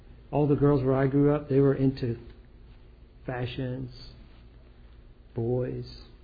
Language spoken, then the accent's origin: English; Philadelphia, Pennsylvania, United States; moved away as an adult; now in Colorado, United States; I grew up in Philadelphia, PA, moved out to Colorado to live with my cousin at 21.